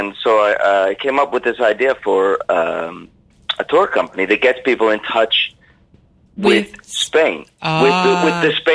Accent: United States; I am actually originally from the States.

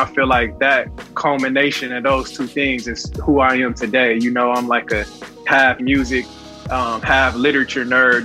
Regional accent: Los Angeles, California, United States; You know, I'm born in Los Angeles, California, man. Born and raised in Leimert Park. You know, came up in a very pro-black environment.

